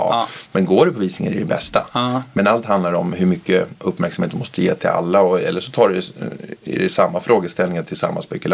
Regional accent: Nacka, Stockholm County, Sweden; jag är ju född och uppväxt här i Nacka.

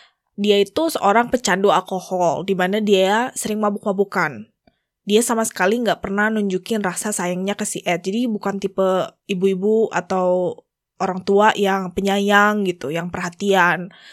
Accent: Bandung, West Java, Indonesia; Gue nih asalnya dari Bandung, jadi gue bisa relate nih dengan hal ini

